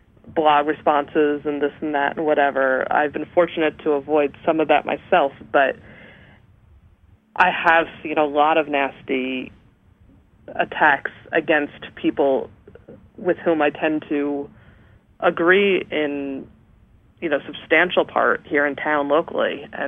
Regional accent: New Jersey, United States; the superintendent of the school district where I grew up in New Jersey wrote an op-ed piece

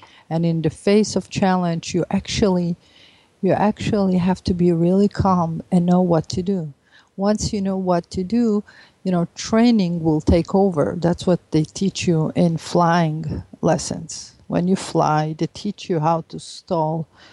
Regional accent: Israel; now in United States; you know me, I'm Israeli, but I'm an American too. And my training in Israel to be a child that goes around and, you know, run to the shelter at 5 years old gave me some perspective.

